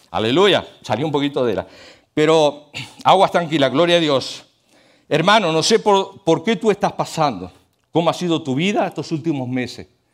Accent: Uruguay; Yo le preguntaba a un en Uruguay, en mi país, una vez tuve la experiencia de ir con un camionero de Rivera

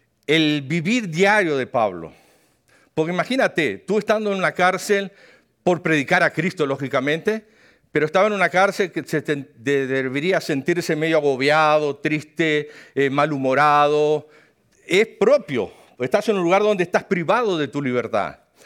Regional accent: Uruguay; yo pude manejar en mi país, Uruguay

